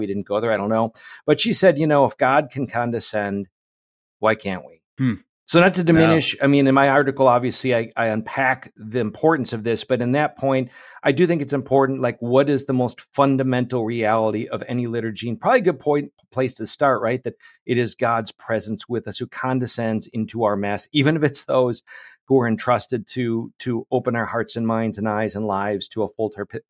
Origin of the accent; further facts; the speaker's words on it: Oshkosh, Wisconsin, United States; So growing up in Oshkosh, Wisconsin, mainly in a family with very devout warrior Catholic parents